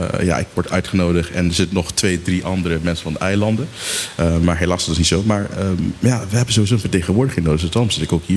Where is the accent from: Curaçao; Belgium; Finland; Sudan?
Curaçao; moved away as an adult; now in Netherlands; Ik ben geboren getogen op Curaçao. Ik ben in 2017 verhuisd naar Nederland voor mijn studie in International Business Management.